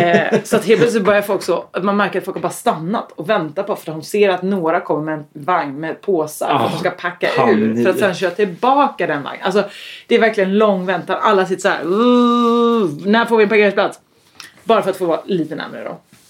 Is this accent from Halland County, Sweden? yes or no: yes; Halland County, Sweden; Jag är ju från Halland.